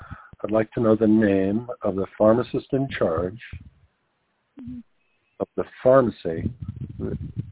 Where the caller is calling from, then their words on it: Aurora, Colorado, United States; I'm calling from Aurora, Colorado.